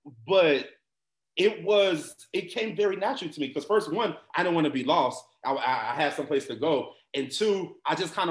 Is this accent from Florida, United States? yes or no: yes; Miami, Florida, United States; So I'm from the United States of Miami, the greatest place on earth.